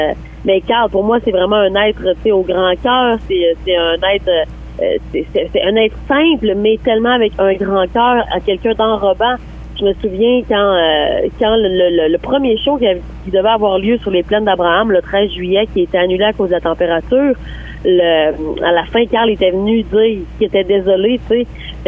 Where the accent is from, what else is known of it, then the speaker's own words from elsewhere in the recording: Lac-Saint-Jean, Quebec, Canada; J'enregistre mon 4e album chez moi au Lac-Saint-Jean.